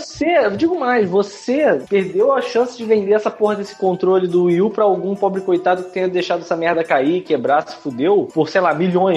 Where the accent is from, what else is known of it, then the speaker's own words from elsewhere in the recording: Brazil; Porque, porra, a gente é brasileiro. E aí aqui é caro.